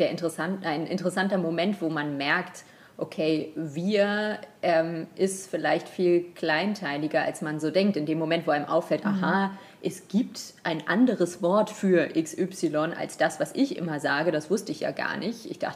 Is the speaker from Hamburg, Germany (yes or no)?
yes; Hamburg, Germany; Ich komme aus Hamburg und kann noch nicht mal richtig norddeutsch-hamburgisch. Insofern, ich glaube, ich spreche irgendwie so ein langweilig norddeutsch angehauchtes Hochdeutsch.